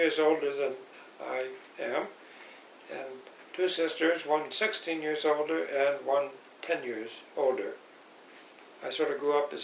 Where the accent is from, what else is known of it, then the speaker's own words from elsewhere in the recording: Oneida, New York, United States; born there; I was born on January 2nd, 1930, in Oneida, New York. I was the first baby of the year.